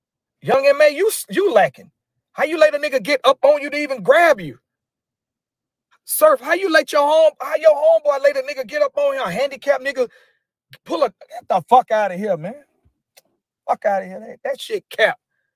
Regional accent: Atlanta, Georgia, United States; I'm from Atlanta, nigga.

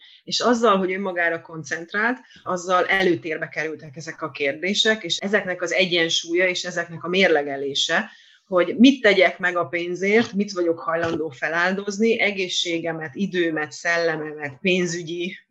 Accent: Kecskemét, Bács-Kiskun, Hungary; Ilyen szempontból, hogy Kecskeméten vagyunk, ugye mindannyian kecskemétiek vagyunk

